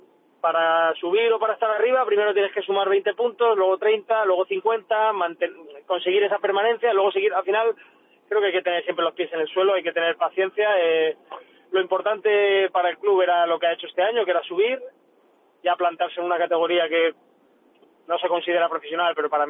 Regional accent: Alicante, Valencian Community, Spain; como alicantino y herculano

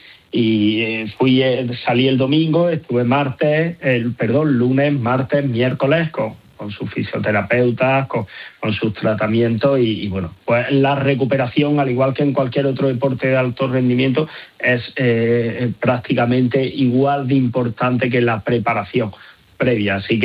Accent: Algarinejo, Andalusia, Spain; y también ayer Jueves Santo en mi pueblo, en Algarinejo.

